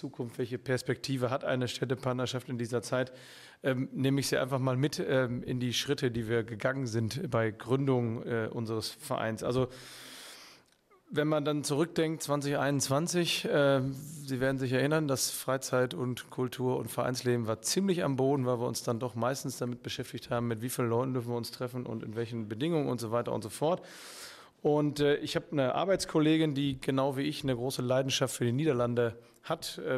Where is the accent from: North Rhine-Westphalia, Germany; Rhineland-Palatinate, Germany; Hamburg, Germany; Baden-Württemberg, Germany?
North Rhine-Westphalia, Germany; Münster; ich bin 38 Jahre alt, ich komme hier aus Münster, bin Familienvater im Hauptberuf bei einem Handelsunternehmen hier in Münster tätig